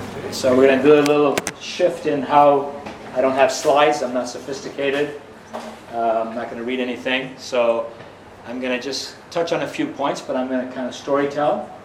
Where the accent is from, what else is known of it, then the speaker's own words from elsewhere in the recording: Belgium; also born or lived in Canada / United States; My mom's also born in Tanzania, so we're actually Indian immigrants. I was raised in Belgium. The head office was in Belgium, so I was raised there. Then I finished my schooling in Canada, and then went to university in the US, to UPenn, the Warren School